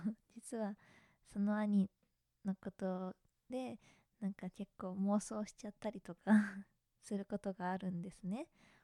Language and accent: Japanese; Kanagawa, Japan; 、神奈川県出身なんですけれども